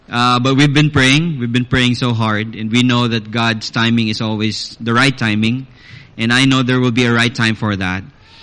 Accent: Philippines; We're from the Philippines. Growing up, I grew up in a strongly devoted Catholic family. And growing up, you know, in the Philippines

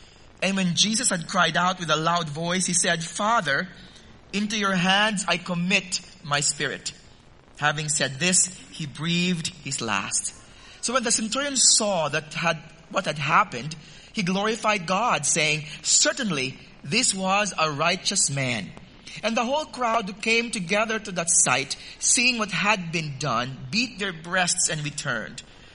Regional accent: Philippines; Growing up in the Philippines

